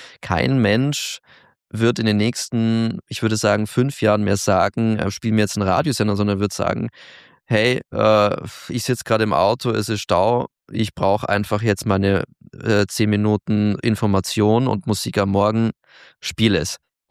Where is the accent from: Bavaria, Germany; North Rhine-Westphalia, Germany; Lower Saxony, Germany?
Bavaria, Germany; Augsburg; als Augsburger muss ich diesen Namen noch unterbringen